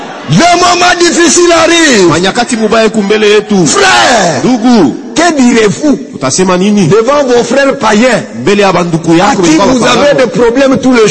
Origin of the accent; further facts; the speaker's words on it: Kinshasa, DR Congo; Chez nous à Kinshasa